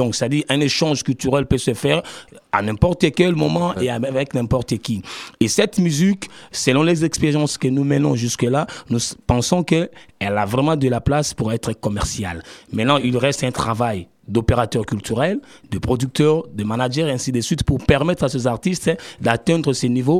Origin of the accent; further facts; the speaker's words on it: DR Congo; c'est un cas que nous vivons chez nous au Congo